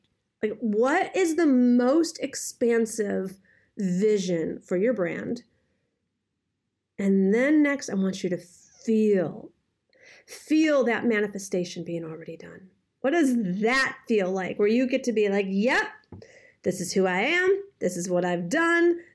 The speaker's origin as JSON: {"language": "English", "town": "Detroit", "region": "Michigan", "country": "United States", "said": "I am from Detroit. I haven't been to Chicago in the longest time."}